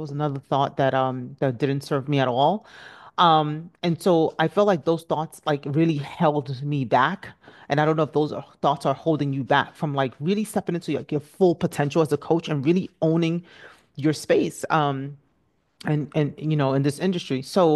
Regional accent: Nigeria; I'm Nigerian, so we sew a lot of clothes.

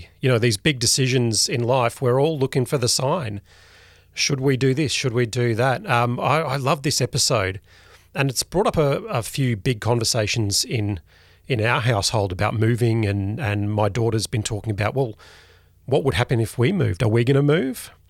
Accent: The Gap, Queensland, Australia; because I grew up in the Gap and our family home was right at the bottom of Mount Cutha.

